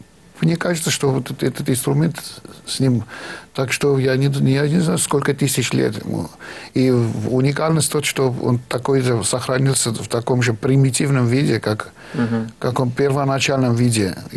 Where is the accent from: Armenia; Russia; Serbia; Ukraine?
Armenia; Gyumri, Shirak; я из Гюмри, города Гюмри.